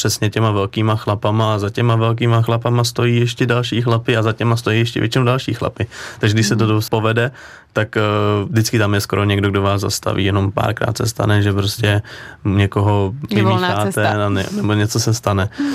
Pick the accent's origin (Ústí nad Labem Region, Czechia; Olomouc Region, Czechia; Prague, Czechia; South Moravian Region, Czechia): Olomouc Region, Czechia; Přerov; proto tam je napsaný, že jsem z Přerova